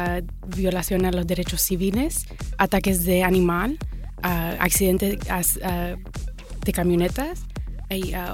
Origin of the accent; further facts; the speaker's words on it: United States; born there; Bueno, como le digo, yo nací aquí en los Estados Unidos, pero mis padres son de Nicaragua.